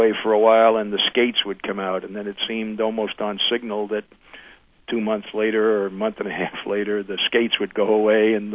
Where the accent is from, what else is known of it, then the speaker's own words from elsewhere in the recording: New York City, New York, United States; I was born in the Bronx, New York City, on the 22nd of March, 1940, which makes me 60 years of age. Was born into a fairly typical Bronx family